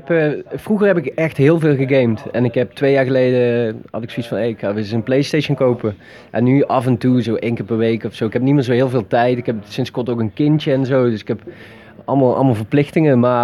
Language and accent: Dutch; Roermond, Limburg, Netherlands; En we komen eigenlijk allebei uit Roermond.